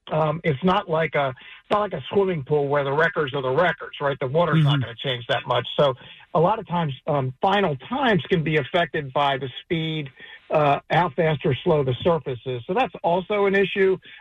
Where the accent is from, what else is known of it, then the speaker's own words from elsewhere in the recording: Baltimore, Maryland, United States; because I grew up in Baltimore, so I'm a Preakness guy.